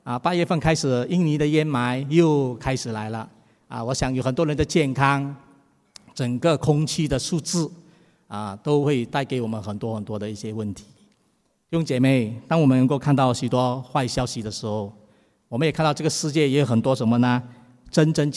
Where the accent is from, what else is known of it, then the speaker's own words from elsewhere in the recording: Singapore; 我们新加坡人都很喜欢旅行哈